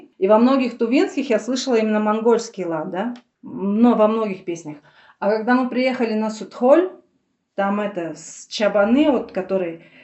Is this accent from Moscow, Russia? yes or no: no; Abakan, Khakassia, Russia; Я сама родилась и выросла в Абакане.